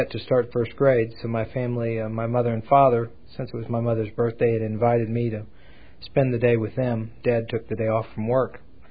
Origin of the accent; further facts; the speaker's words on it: Dallas, Texas, United States; I'm originally from Dallas, Texas. I was born in 1957